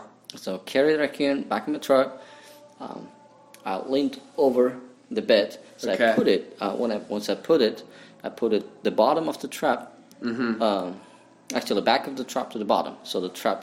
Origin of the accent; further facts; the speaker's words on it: Uzbekistan; I'm from Central Asia, Uzbekistan.